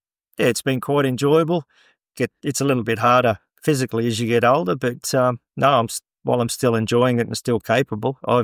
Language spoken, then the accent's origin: English; Middlemount, Queensland, Australia; I'm from Middlemount